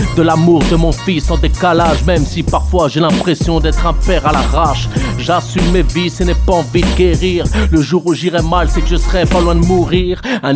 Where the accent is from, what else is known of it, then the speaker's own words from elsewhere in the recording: Aulnay-sous-Bois, Île-de-France, France; je viens d'Amérique latine. J'ai grandi à Aulnay, au 3000, pas loin de Blanc-Ménil.